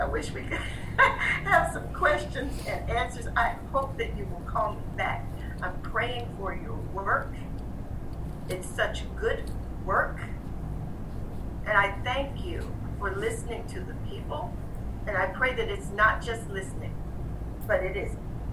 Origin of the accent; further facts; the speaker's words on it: South Carolina, United States; I'm from South Carolina.